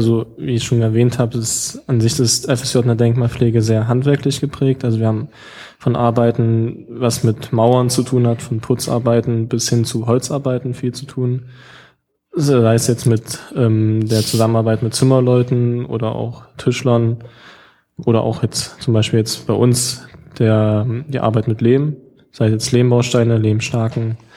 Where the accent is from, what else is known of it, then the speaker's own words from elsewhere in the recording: Halle, Saxony-Anhalt, Germany; Ich komme aus Halle, habe jetzt auch einen sehr kurzen Weg